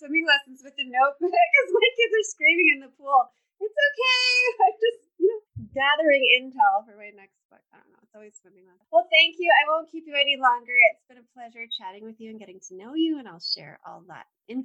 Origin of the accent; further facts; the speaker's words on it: Canada; Yay, we're Canadian.